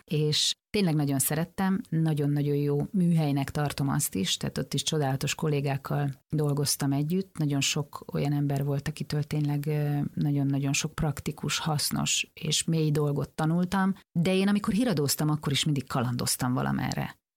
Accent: Szarvas, Békés, Hungary; Én még mindig szarvasi vagyok. Én nagyon sokat járok haza szarvasra, amennyire lehet sokat járok haza szarvasra.

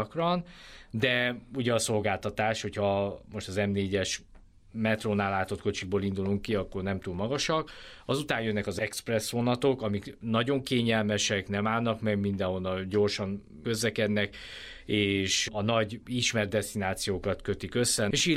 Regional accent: Hungary; de én azt javaslom, hogy inkább az emberek ezt a 2-3 csillagos, én magyarként mondom, a 2-3 csillagos szállodákat célozzák meg

